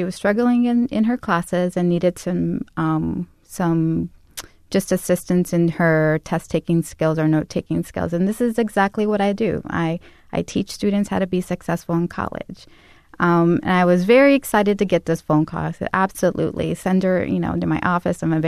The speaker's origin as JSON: {"language": "English", "country": "Mexico", "said": "I'm originally from Mexico. I speak Spanish."}